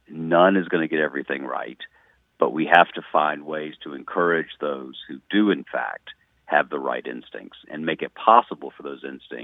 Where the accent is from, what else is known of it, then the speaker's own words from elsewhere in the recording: the South, United States; now in Tennessee, United States; Well, I'm a Southerner. I mean, I'm sitting in Tennessee right now